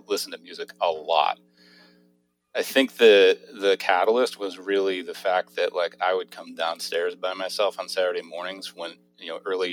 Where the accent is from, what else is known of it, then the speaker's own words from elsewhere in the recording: Pennsylvania, United States; Central Pennsylvania, so kind of middle of nowhere.